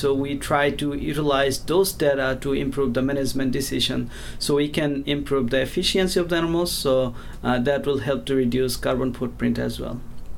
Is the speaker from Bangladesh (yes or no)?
yes; Bangladesh; English is a second language; moved away as an adult; I did my undergrad back home in Bangladesh. So I'm originally from Bangladesh, and I grew up in a crop livestock integrated farms.